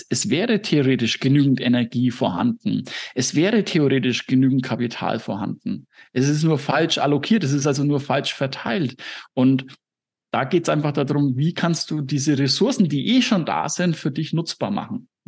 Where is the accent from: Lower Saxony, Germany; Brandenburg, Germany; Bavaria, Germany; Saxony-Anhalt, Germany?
Bavaria, Germany; Nuremberg; egal ob das jetzt in Thailand ist oder in Nürnberg, da wo ich herkomme, oder in den USA